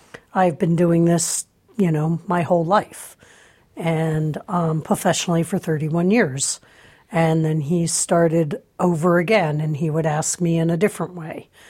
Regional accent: East Coast, United States; When I was a child, I grew up in the East Coast

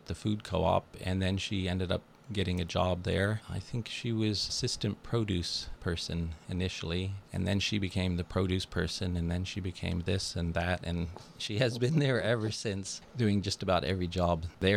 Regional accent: New Mexico, United States; also born or lived in East Coast; now in Port Townsend, United States; Well, I was born on the East Coast. Our family moved to New Mexico when I was a teenager, and I spent 20 years there.

